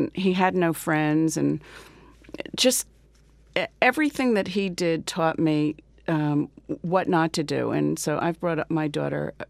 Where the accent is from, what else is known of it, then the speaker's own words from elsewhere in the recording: New Jersey, United States; I grew up in New Jersey in an upper-class community. And we were poor. We were, you know, there's like four poor Jews. We were among them.